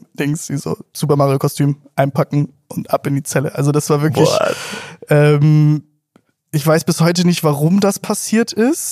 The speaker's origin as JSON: {"language": "German", "town": "Cologne", "region": "North Rhine-Westphalia", "country": "Germany", "said": "Ich habe das als Kölner mit Karneval."}